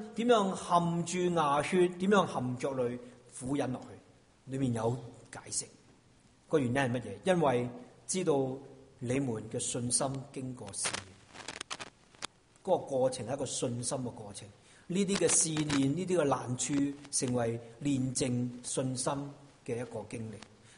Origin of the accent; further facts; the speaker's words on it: China; 我们中国人常说人生不如十常八九